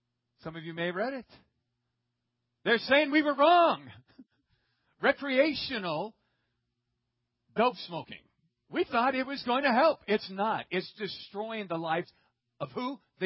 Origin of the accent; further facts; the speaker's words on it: United States; it became so apparent to me, as an American, that we're in trouble.